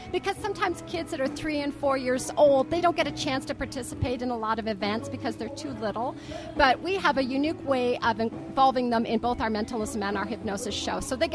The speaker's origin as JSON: {"language": "English", "country": "Canada", "lives_now": "United States", "said": "Yeah. Yeah. I've done quite a few shows in Canada before I saw the light and headed over here to the U.S."}